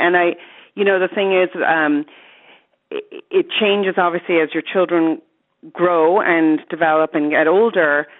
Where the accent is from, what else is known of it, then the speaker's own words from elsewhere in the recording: United States; also born or lived in Ireland; I'm Irish, but I grew up in the States